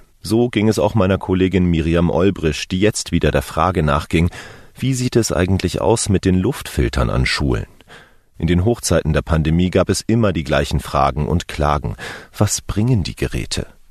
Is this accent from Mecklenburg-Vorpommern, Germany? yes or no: no; Berlin, Germany; Irgendwann im Wendetaumel kam meine Heimatstadt Berlin auf die Idee, sich für Olympia zu bewerben